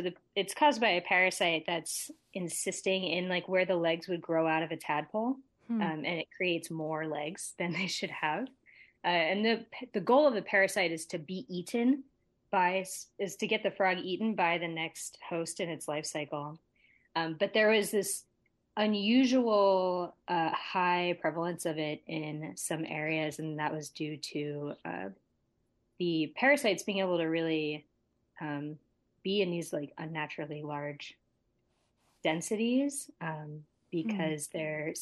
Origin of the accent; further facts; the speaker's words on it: Florida, United States; I am originally from Florida, and we have these invasive Cuban tree frogs there